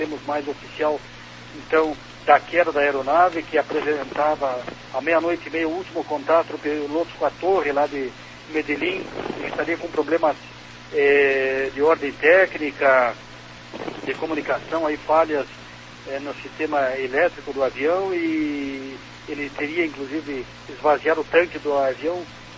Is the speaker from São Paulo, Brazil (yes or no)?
no; Rio Grande do Sul, Brazil; eu mesmo sou oriundo do Rio Grande do Sul, a cidade tem muito disso